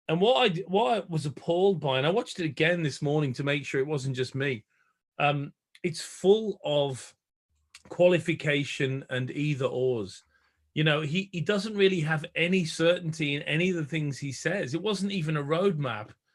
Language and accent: English; United Kingdom; now in Australia; I am British, by the way. Some people don't realize I'm married to an Australian. And she forced me at gunpoint to live in Australia, but I am a British citizen, not an Australian citizen. And I do spend quite a lot of time back home in Blighty.